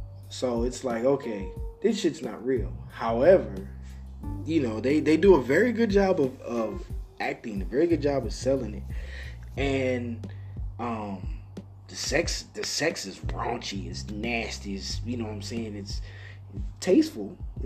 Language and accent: English; Detroit, Michigan, United States; So I'm from Detroit, and people that, you know, if you're from Detroit or you've been to Detroit